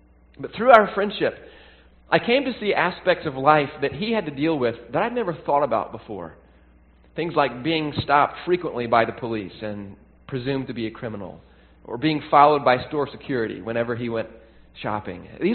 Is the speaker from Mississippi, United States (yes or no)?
no; Tennessee, United States; also born or lived in Baltimore; I grew up in Tennessee in the 1980s and the 1990s. I grew up in churches that were pretty much all white.